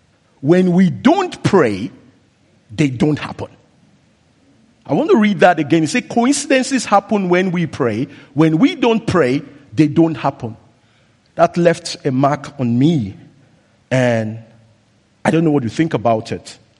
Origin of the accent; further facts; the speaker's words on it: Nigeria; Those of us who are from Nigeria will know what I'm talking about.